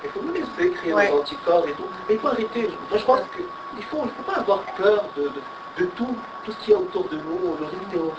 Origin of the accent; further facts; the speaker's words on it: Morocco; moved away; que moi, je viens du Maroc et je dirais que quand je retourne au Maroc, je suis né là et puis j'ai grandi là